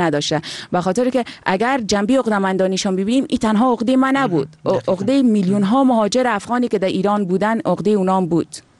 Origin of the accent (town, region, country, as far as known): Afghanistan